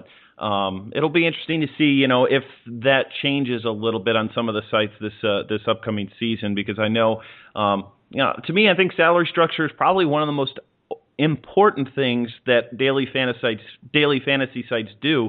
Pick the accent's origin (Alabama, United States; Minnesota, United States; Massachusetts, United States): Minnesota, United States; Mankato; born there; also born or lived in Red Wing, Minnesota; I wasn't born in Red Wing. I lived there for a little bit. I was born in Mankato